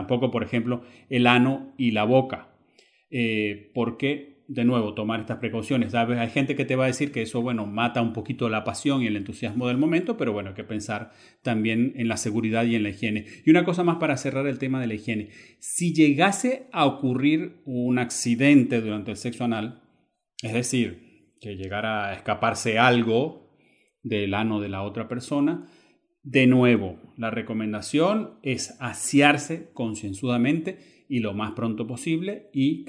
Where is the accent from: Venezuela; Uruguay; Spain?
Venezuela; Yo mismo cuando crecí en Venezuela fui alguna vez allí